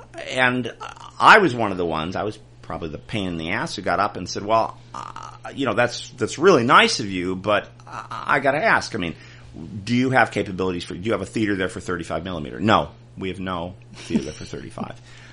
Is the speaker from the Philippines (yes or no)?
no; Cleveland, Ohio, United States; I'm from Cleveland originally, so I'm allowed to bash Cleveland.